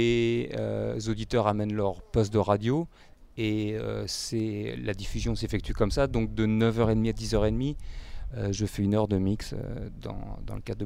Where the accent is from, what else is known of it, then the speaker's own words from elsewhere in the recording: France; now in China; Je suis français, je vis à la campagne parce que les villes me répugnent en Chine.